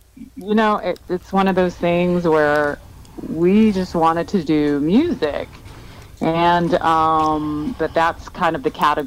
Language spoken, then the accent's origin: English; New York City, New York, United States; Yes, I'm from New York City.